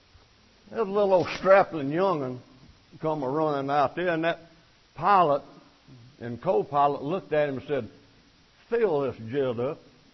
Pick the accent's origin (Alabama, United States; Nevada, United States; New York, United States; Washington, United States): Alabama, United States; Mobile; born there; I was born in Mobile, Alabama.